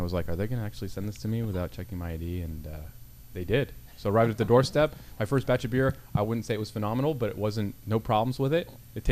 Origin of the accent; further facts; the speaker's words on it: Goleta, California, United States; I grew up in Goleta, California. So, yeah, I was out in Goleta.